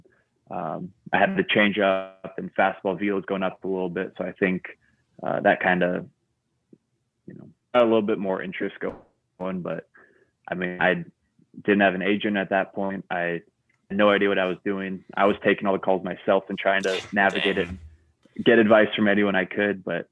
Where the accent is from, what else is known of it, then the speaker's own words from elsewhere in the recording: Eugene, Oregon, United States; I get to play Eugene in my hometown eventually.